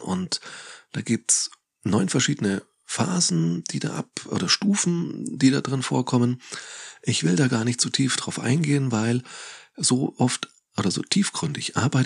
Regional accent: Nuremberg, Bavaria, Germany; born there; als gebürtiger Nürnberger, ich habe es mir nicht ausgesucht

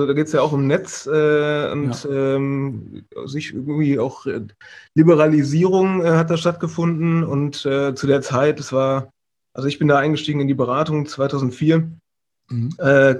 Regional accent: Hesse, Germany; Also ich komme aus dem Vordertaunus, also südlich von von Frankfurt, aus dem Hessischen. Habe dann studiert in Karlsruhe Wirtschaftsingenieurwesen.

